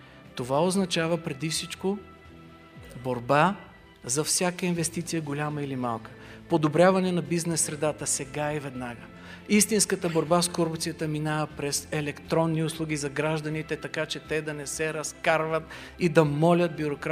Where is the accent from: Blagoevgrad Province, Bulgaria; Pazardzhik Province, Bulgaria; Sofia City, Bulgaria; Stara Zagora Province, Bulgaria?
Blagoevgrad Province, Bulgaria; Blagoevgrad; Аз съм от Благоевград, знаете много добре, скъпи приятели, боли ме за този град.